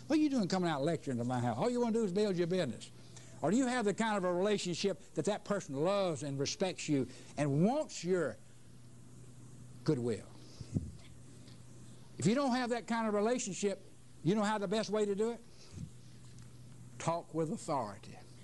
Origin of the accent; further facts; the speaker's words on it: Atlanta, Georgia, United States; I said, I'm from Atlanta. We talk about Atlanta.